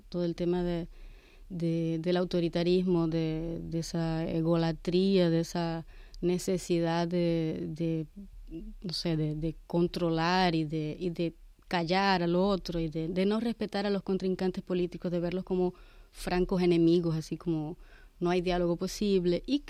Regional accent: Venezuela; moved away as an adult; also born or lived in Cuba; yo me fui de Venezuela en un momento que todavía las cosas no estaban así.

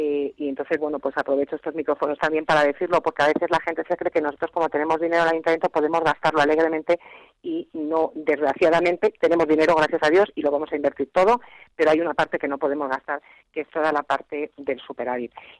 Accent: Spain; lo digo como española

